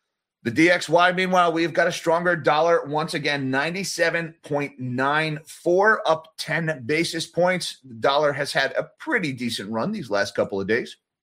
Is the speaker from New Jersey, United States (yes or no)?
yes; New Jersey, United States; now in Pennsylvania, United States; Sorry, Jersey boy. I grew up in Jersey. Now I live in Pennsylvania.